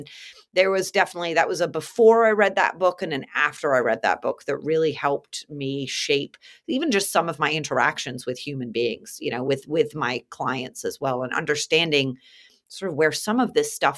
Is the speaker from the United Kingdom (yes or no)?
yes; England, United Kingdom; So we grew up in England, and she went to this English hunting kennel